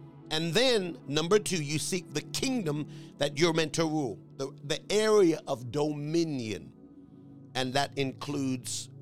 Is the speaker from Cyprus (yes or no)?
no; United States; born there; Now, again, culturally, my background is Mexican, though I was born in America.